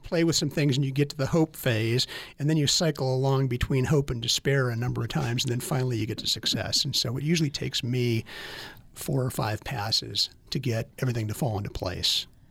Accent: Bakersfield, California, United States; Yeah, well, I grew up in Bakersfield, and my wife and I just came down here, and we loved it and decided to move and figure the rest out later.

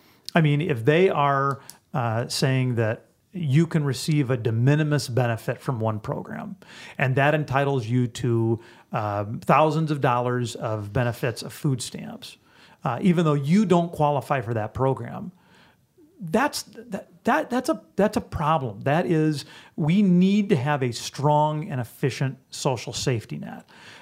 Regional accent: South Dakota, United States; My approach, just because I come from South Dakota, I think is more often to try to find

